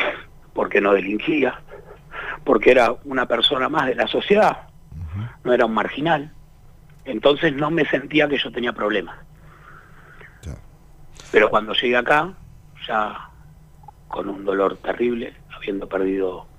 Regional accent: Buenos Aires, Argentina; soy del barrio de Flores.

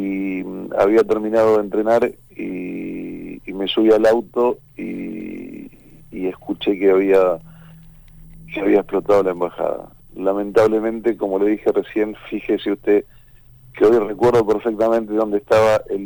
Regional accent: Argentina; Yo soy argentino

